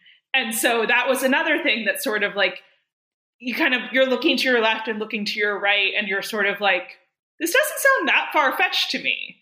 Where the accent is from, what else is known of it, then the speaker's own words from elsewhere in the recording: Berkeley, California, United States; So I grew up in Berkeley, which is like, you know, hour and a half drive south of Bohemian Grove